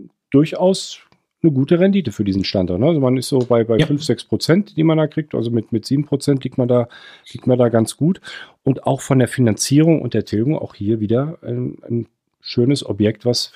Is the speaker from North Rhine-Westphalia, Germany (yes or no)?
yes; Cologne, North Rhine-Westphalia, Germany; Man sieht ich selbst als Kölner aus NRW